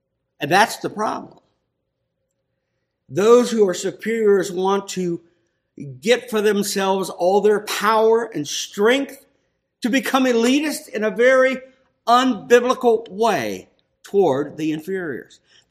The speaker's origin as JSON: {"language": "English", "region": "Ohio", "country": "United States", "said": "I wasn't actually from the hills, I was from Ohio. It's the rolling hills, not mountains."}